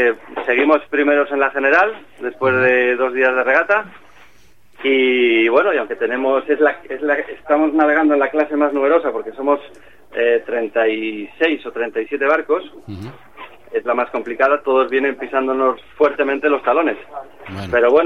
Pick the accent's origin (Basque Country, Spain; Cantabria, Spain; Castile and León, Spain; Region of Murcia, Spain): Cantabria, Spain; Laredo; moved away; aunque saben que soy de Laredo, pero es que llevo aquí más años que casi que... No, claro, llevo aquí más años que en Laredo.